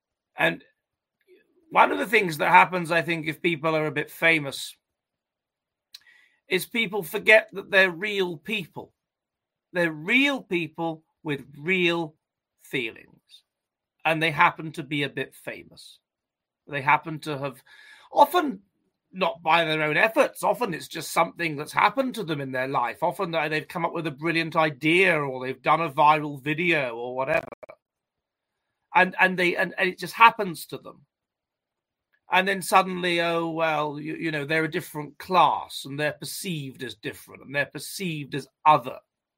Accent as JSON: {"language": "English", "region": "England", "country": "United Kingdom", "said": "that little mutual understanding that we're both English and we live in a free country"}